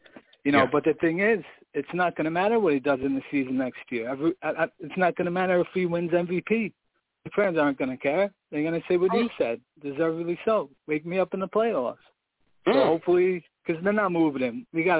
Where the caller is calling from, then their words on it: Brooklyn, New York, United States; Yo, fellas. What's up? … from Brooklyn.